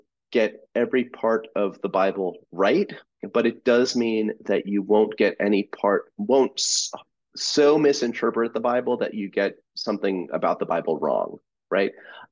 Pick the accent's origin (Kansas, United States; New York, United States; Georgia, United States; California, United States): New York, United States; Long Island; because I'm from Long Island originally